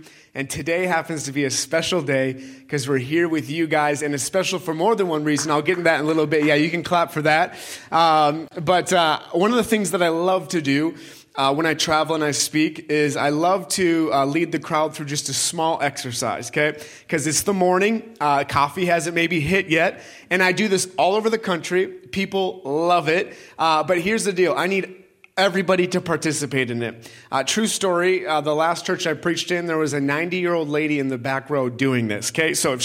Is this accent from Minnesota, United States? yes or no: yes; Eagan, Minnesota, United States; And I come from Minnesota, okay? Born and raised Eagan, Minnesota. Born and raised, and I love the Vikings.